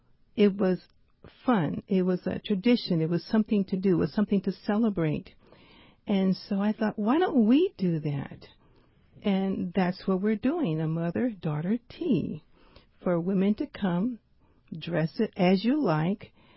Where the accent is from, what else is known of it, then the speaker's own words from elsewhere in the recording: St. Louis, Missouri, United States; Because I know where I grew up, and I grew up in St. Louis, we all did that.